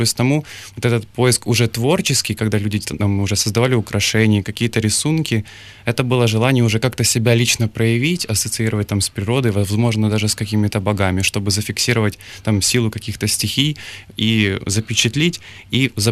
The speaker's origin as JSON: {"language": "Ukrainian", "region": "Kyiv", "country": "Ukraine", "said": "Так, я із Києва."}